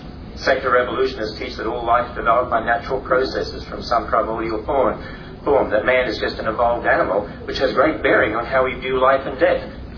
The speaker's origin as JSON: {"language": "English", "country": "Australia", "lives_now": "United States", "said": "I'm an Aussie and live over here in America, and they tell me I have an accent."}